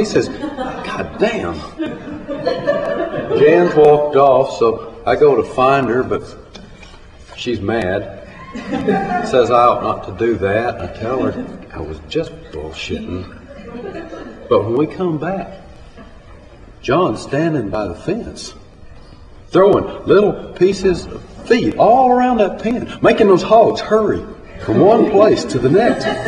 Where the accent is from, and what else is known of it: the South, United States; born or raised there